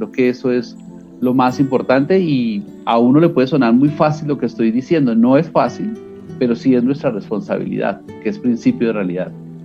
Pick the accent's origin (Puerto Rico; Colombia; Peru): Colombia; uno de los grandes desafíos para nosotros como colombianos y colombianas